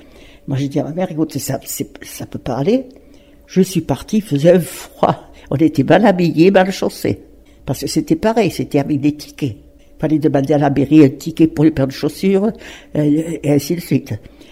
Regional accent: Rodez, Occitanie, France; also born or lived in Normandy; Je suis né en Normandie, mais en fait, mes parents ils sont venus dans l'Aveyron. Alors, ça fait que j'ai toujours vécu à Rodez.

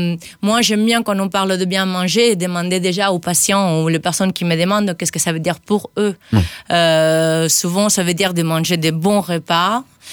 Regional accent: Spain; French is a second language; now in France; arrivé en Aveyron en 2017 après avoir vécu dans plusieurs pays de l'Europe. Donc avec mon accent, vous allez voir, je viens pas de France, je viens d'Espagne

